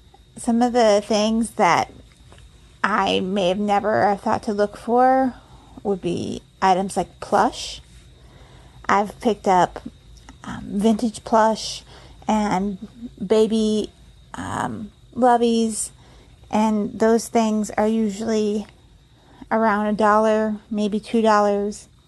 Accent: Orland Park, Illinois, United States; I am from Orland Park, Illinois, and I have been selling on eBay for 1 year.

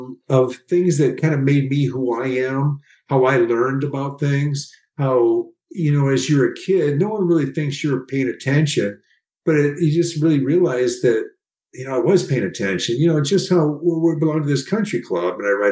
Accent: Minneapolis, Minnesota, United States; In Minneapolis.

